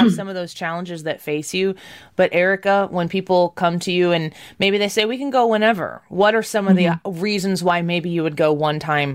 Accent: Midwest, United States; I'm from the Midwest, and we have that hot, humid weather here.

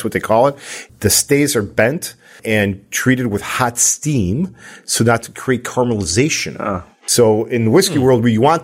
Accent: Chicago, Illinois, United States; And when I say intense snow, hey, we're from Chicago. We know snow, right, guys?

